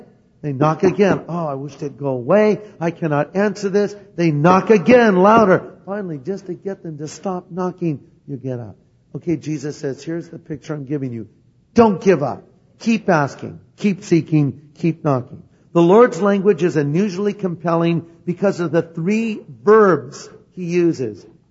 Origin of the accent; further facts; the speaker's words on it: California, United States; Hi, I'm from California.